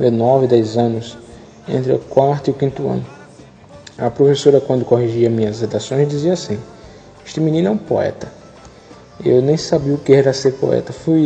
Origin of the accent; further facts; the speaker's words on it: Neópolis, Sergipe, Brazil; Alguns falam do amor que sinto por Propriá, minha terra do coração, já que sou filho natural de Neópolis.